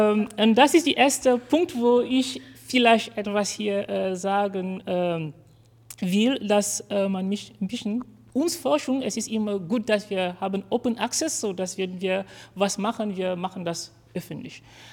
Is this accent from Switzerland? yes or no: no; Cameroon; German is a second language; now in Konstanz, Germany; Wer kennt, wo Kamerun liegt? Ich komme aus Kamerun